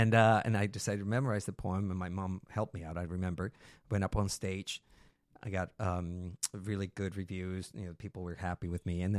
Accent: Peru; also born or lived in Maryland, United States; Even though I was born in Maryland, when I was about a year old, my parents moved back to Peru. My dad was in the military.

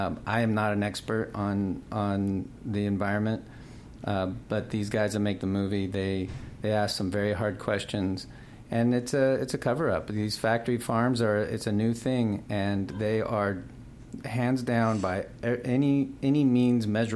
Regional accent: Topanga, California, United States; I grew up, you know, my parents were hippies in California. I grew up in Topanga Canyon.

